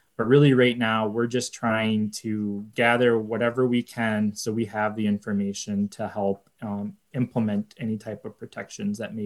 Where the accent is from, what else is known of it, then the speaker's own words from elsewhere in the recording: Minnesota, United States; And I'm originally from Minnesota, so I've had some close encounters with gray wolves out there.